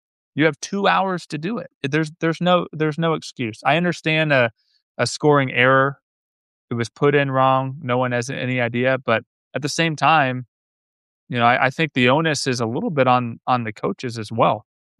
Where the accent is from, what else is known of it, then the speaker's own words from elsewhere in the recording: Oviedo, Florida, United States; They actually had a kid on that team who's from my hometown in Oviedo, Florida, Kevin Riley.